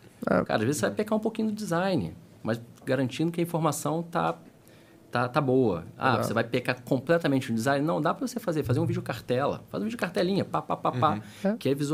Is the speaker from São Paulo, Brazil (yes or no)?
no; Rio de Janeiro, Brazil; Sou do Rio.